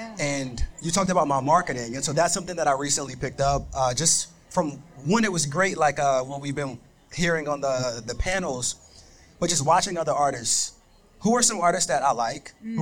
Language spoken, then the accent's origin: English; North Carolina, United States; Like, I'm from North Carolina. I flew up here just to be at the Digilog.